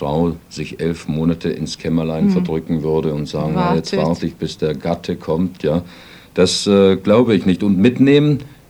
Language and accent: German; Vienna, Austria; born there; Ich bin hier in Wien geboren, im 8. Bezirk geboren, in der Laudunggasse 10, in der 4. Etage. Dritter Stock, so.